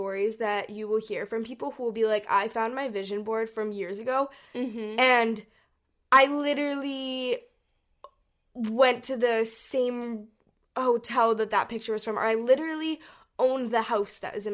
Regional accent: Hong Kong; we grew up in Hong Kong and we traveled all over Asia

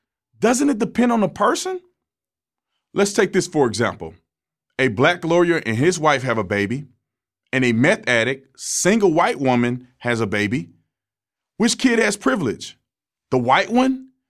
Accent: United States; I'm an American who deal with my fellow Americans one-on-one.

